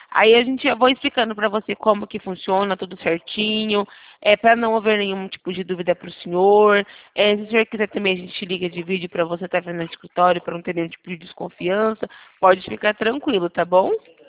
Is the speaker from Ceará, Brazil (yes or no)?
no; São Paulo, Brazil; Eu sou aqui de São Paulo.